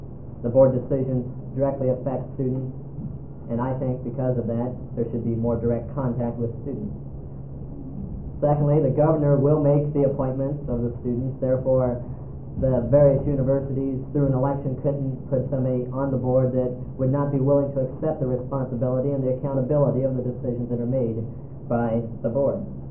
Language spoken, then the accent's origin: English; Lebanon, Oregon, United States; I'm from Oregon State. I'm from Lebanon.